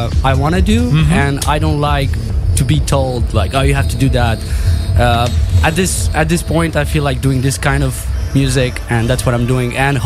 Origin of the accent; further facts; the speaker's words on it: Moldova; One in Moldova, my home country, on April 28th.